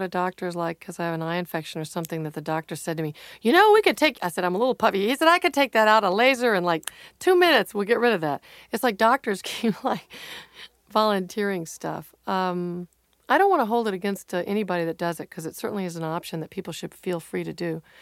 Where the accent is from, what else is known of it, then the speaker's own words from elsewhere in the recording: the South, United States; about growing up in the South, it's a very painful thing, you know, the color of your skin, and I remember the signs that said colored only.